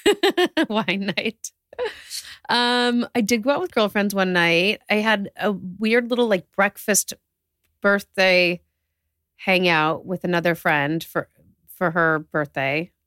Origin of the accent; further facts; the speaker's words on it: San Diego, California, United States; And I grew up in San Diego